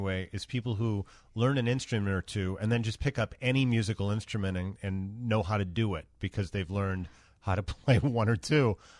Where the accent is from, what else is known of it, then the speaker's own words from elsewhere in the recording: Oak Forest, Illinois, United States; So I grew up in Oak Forest, and the next town over, Tinley Park, had the Bremen Town Mall